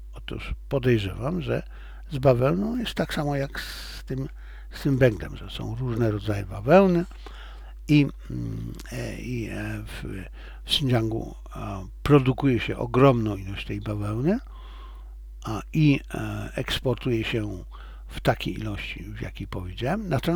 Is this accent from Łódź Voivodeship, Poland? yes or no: no; Silesian Voivodeship, Poland; bo pochodzę ze Śląska.